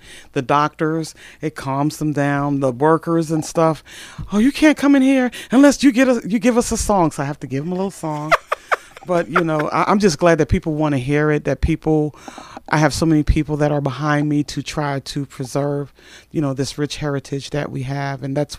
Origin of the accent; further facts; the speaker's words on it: Brooklyn, New York, United States; Oh, believe it or not, Brooklyn, New York.